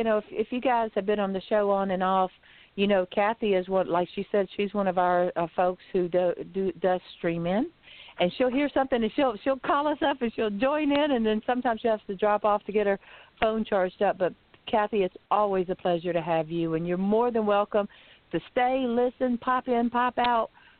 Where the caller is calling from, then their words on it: Lighthouse Point, Florida, United States; I'm calling in from Lighthouse Point, Florida.